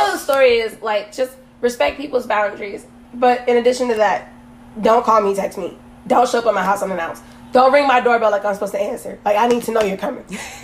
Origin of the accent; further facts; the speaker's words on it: Florida, United States; And it's so weird coming from like Florida, especially down south, like south Florida